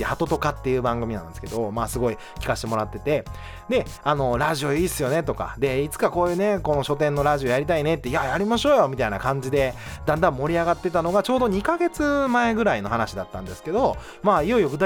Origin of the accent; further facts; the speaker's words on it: Wakayama, Japan; moved away; 田舎から出てきたといえばですね、僕は絶対ね、田舎の和歌山県だったんですけど、和歌山で俺はずっとやるんだ、俺はもう地元で頑張るんですみたいな感じで